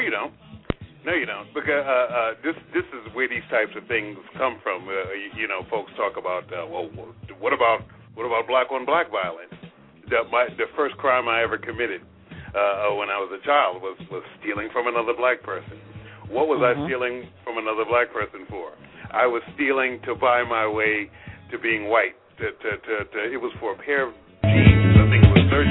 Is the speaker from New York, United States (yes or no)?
yes; New York City, New York, United States; I go downtown. I grew up in New York. You go downtown in New York and do it to a white person, and you're liable to go to jail.